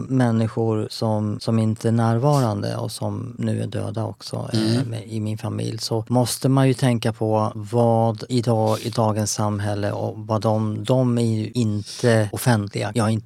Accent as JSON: {"language": "Swedish", "country": "Finland", "tie": "born there", "said": "Så att min familj, jag föddes i Finland."}